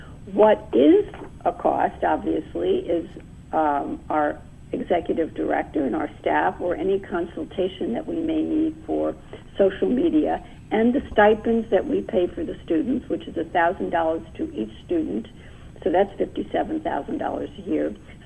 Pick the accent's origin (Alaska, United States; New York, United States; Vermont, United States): New York, United States; born there; I was not born in Illinois. I was born in New York.